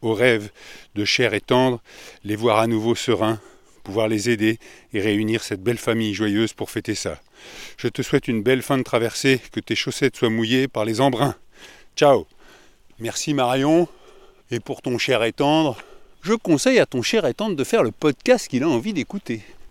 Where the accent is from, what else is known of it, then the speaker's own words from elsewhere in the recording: Île-de-France, France; je suis de la région parisienne.